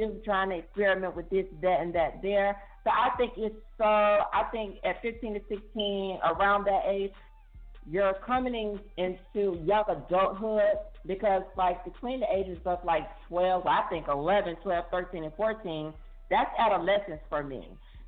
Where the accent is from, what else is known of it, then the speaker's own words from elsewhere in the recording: Macon, Georgia, United States; Because I know growing up in Macon, in high school, you know, I had a lot of LGBT friends.